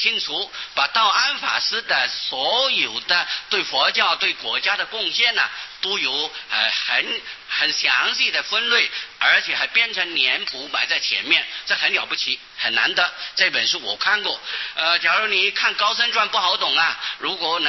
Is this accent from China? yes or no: no; Taiwan; 我们台湾人呢、啊、有许多年这个常识还是不知道的啊